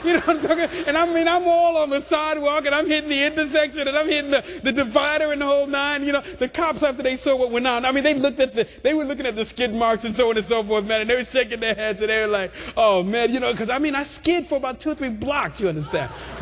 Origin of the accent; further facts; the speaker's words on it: Brooklyn, New York, United States; So I'm driving around I grew up in Brooklyn, right? You know what I mean? So growing up in Brooklyn, this is a long time ago, so you know.